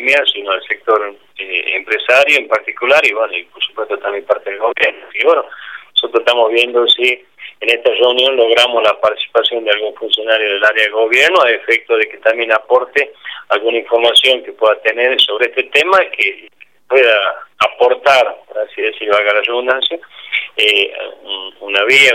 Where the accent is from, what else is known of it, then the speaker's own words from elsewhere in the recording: La Rioja, Argentina; nosotros como riojanos